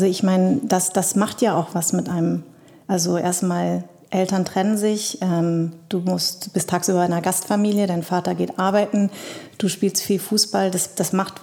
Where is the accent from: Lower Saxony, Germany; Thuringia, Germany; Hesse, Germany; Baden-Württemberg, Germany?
Hesse, Germany; Darmstadt; Meine Eltern sind ja aus Vietnam. Also ich würde auch auf die Frage, woher kommst du, immer sagen, aus Deutschland. Punkt. Oder aus Darmstadt. Ich bin ein Hesse-Mädchen.